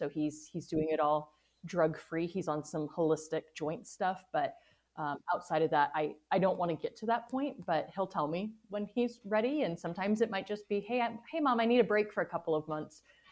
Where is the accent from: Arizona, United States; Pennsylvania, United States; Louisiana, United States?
Arizona, United States; And I grew up in Arizona, so I knew where it was.